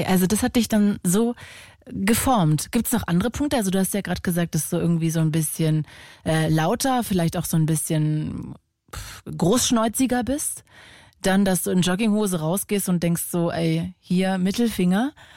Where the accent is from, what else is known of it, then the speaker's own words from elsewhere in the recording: Magdeburg, Saxony-Anhalt, Germany; weil ich komme ja ursprünglich aus Magdeburg und das ist ja vor allem so eine Handballhochburg